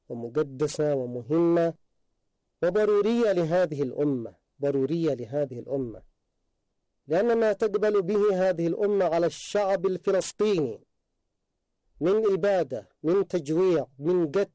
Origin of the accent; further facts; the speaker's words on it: Yemen; لذلك كان موقف بلدنا اليمن وقراره في الإسناد